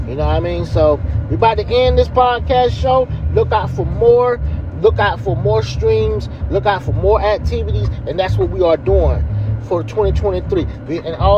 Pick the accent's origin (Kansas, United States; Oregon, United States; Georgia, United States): Georgia, United States; Tipton; all the way to down south Georgia, my hometown, T-Town, Tipton, Georgia.